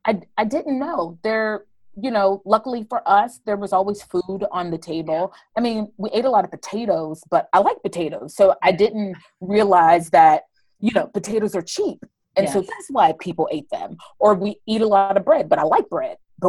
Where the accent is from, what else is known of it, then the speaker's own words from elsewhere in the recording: Pittsburgh, Pennsylvania, United States; Sure. So, I'm originally from Pittsburgh. I am the youngest of four, so three boys, and then myself.